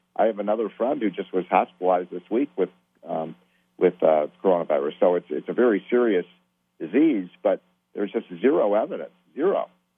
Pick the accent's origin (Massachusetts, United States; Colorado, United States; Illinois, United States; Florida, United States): Illinois, United States; including states like Michigan and my home state of Illinois and New York and California